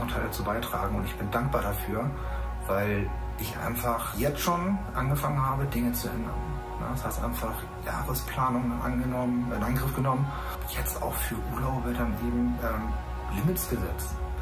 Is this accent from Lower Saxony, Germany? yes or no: yes; Stade, Lower Saxony, Germany; ich komme aus Stade